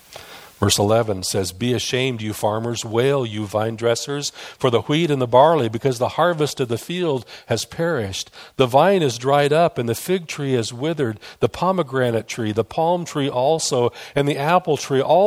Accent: Iowa, United States; I grew up in God's favorite state, Iowa, and he waters it without irrigation, you know.

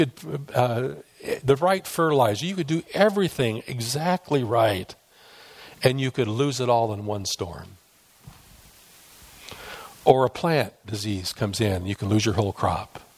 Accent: Iowa, United States; I grew up in God's favorite state, Iowa, and he waters it without irrigation, you know.

